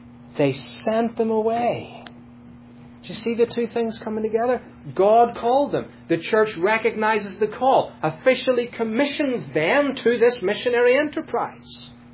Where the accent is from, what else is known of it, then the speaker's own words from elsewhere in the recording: United Kingdom; I'm from Great Britain and the Queen is my Queen